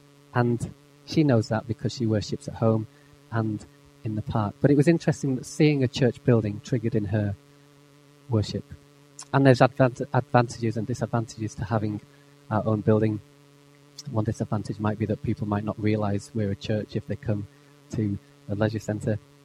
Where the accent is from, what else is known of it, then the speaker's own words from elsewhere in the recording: England, United Kingdom; But then I'm not sure that anybody queues as well as English people do. We're quite good at queuing.